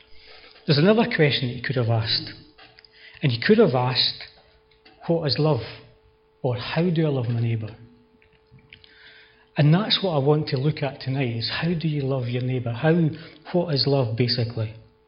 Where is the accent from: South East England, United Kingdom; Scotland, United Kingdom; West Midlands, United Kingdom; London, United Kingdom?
Scotland, United Kingdom; Obviously, I'm Scottish, okay?